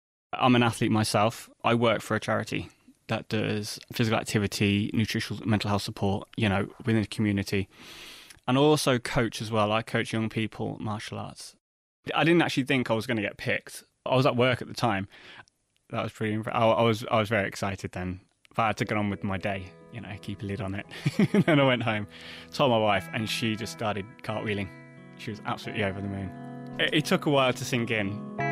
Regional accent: Coventry, West Midlands, United Kingdom; I'm from Coventry

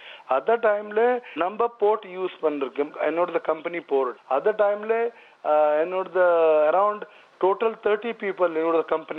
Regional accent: Coimbatore, Tamil Nadu, India; நான் கோயம்புத்தூர்

